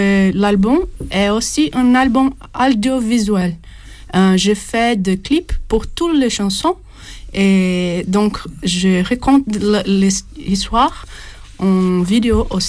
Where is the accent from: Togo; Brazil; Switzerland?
Brazil; São Paulo; Je suis de São Paulo.